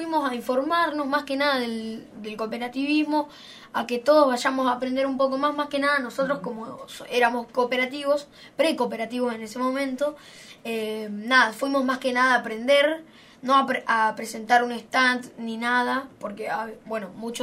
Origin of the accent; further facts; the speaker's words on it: La Pampa, Argentina; nosotros como somos de La Pampa, fuimos a un viaje a Santiago del Estero